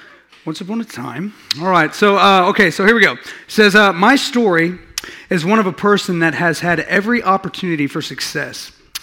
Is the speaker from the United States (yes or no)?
yes; Shattuck, Oklahoma, United States; born there; I was born in Shattuck, Oklahoma. I'm the second of the youngest of 4 brothers and 3 sisters.